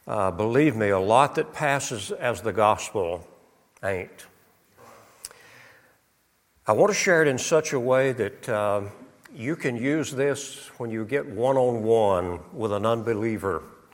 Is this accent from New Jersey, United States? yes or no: no; Arkansas, United States; We had Ouachita Valley, where I grew up in Ouachita County, Arkansas.